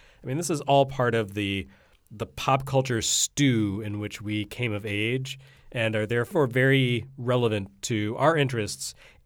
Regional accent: Flint, Michigan, United States; born there; I was born in Flint, Michigan and went back there to visit family every couple of summers when I was a kid.

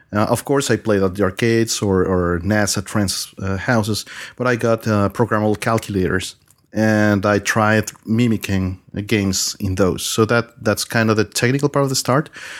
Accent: Mexico; I'm from Mexico. I've been into games all my life

